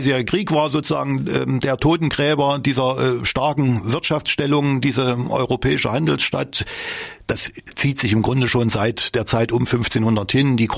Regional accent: Erfurt, Thuringia, Germany; born there; Ja, als echte Puffbohne, als gebürtiger Erfurter und auch ausgeprägter Lokalpatriot sehe ich das natürlich mit Freude.

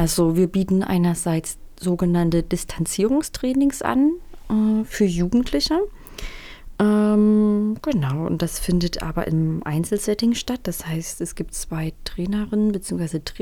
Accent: Saxony, Germany; now in Thuringia, Germany; Ich komme ursprünglich aus Sachsen und wohne aber schon seit einer Weile in Thüringen.

